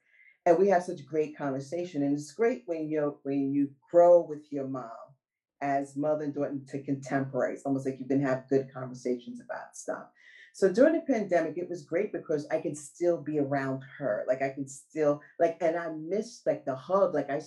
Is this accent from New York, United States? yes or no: yes; Brooklyn, New York, United States; I'm like, we're from Brooklyn.